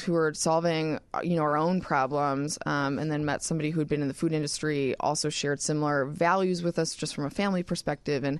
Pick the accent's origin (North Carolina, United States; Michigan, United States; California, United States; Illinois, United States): Illinois, United States; Chicago; So we grew up, all three of us are from Chicago. So Kara and I grew up in the Northwest suburbs. We've known each other since we were five.